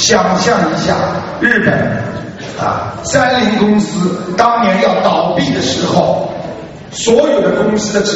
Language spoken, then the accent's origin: Chinese; China; 这就是我们中国人的传统